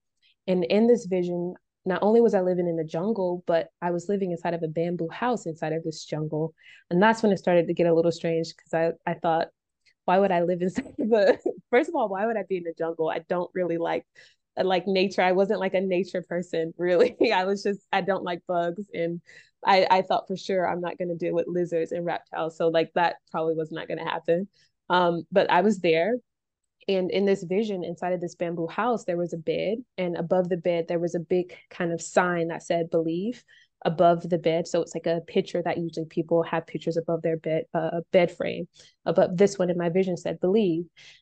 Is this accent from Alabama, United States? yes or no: yes; Alabama, United States; born there; I never left the United States. I was born in Alabama. There's no jungles in Alabama or anywhere close.